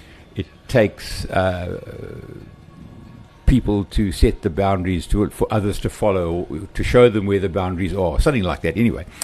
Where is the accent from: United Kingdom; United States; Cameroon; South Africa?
South Africa; Durban, KwaZulu-Natal; I'm a Durban born and bred. I was born and bred in Durban North.